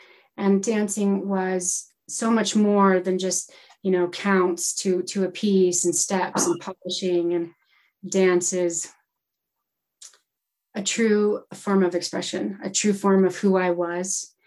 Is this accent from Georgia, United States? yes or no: no; Texas, United States; Yeah, I grew up down south in Texas, and I had such a happy childhood.